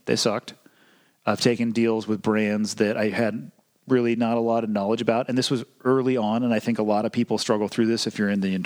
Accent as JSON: {"language": "English", "town": "Santa Cruz", "region": "California", "country": "United States", "tie": "born or raised there", "said": "I mean, I was born and raised in Santa Cruz."}